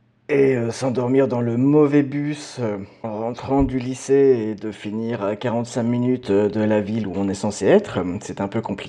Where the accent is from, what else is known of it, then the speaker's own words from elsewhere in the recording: France; moi, je me suis retrouvé tout seul dans ma classe en tant que Français